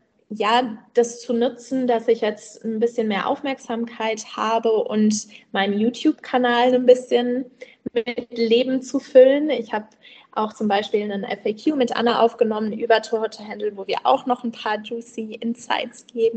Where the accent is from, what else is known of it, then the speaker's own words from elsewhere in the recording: Odenwald, Germany; Also ich bin der Mensch, der ich bin, dadurch, dass ich im Odenwald auch aufgewachsen bin.